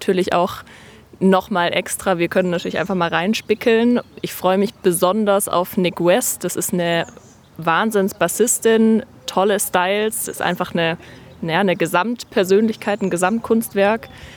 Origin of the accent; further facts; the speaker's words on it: Ulm, Baden-Württemberg, Germany; Ich bin selber in Ulm aufgewachsen und durfte die vielfältige Kulturlandschaft in Ulm als Kind und Jugendliche als ganz selbstverständlich erleben